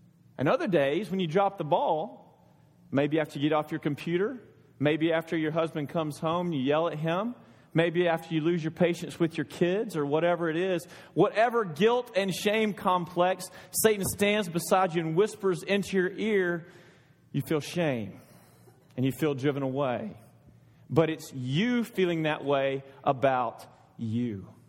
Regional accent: Alabama, United States; accent: southern; When I lived in Dallas, you know, I came from Alabama. I was a southern boy, and I had a southern accent, and my wife kind of liked that.

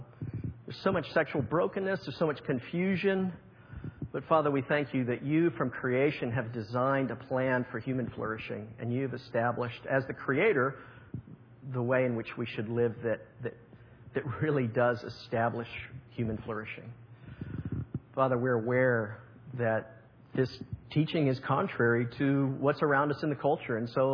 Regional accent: Winter Park, Florida, United States; I know a number of you grew up in this area. I grew up in Winter Park.

